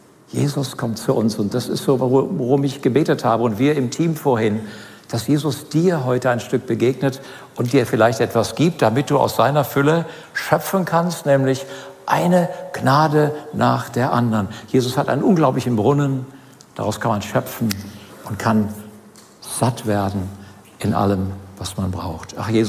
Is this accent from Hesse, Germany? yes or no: yes; Bischhausen, Hesse, Germany; Ich komme aus Hessen, bin groß geworden im Kreis Eschwege. Das war früher Zonenrandgebiet. Kleines Dorf, Bischhausen, Waldkappel, kein Mensch kennt das wahrscheinlich. Kleines Dorf, Papa Maurer, Mama Hausfrau.